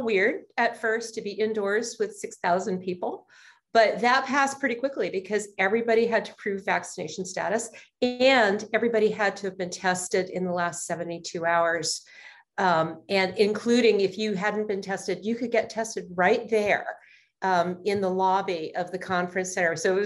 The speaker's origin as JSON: {"language": "English", "town": "Boston", "region": "Massachusetts", "country": "United States", "said": "I say that as a Bostonian who loves her city."}